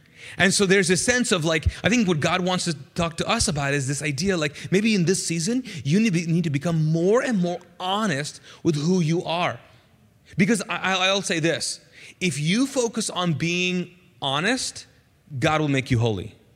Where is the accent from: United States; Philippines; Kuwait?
Kuwait; English is a second language; So I'm Pakistani, those of you who don't know. Pakistani, born and raised in Kuwait. Woo! English is not my first language.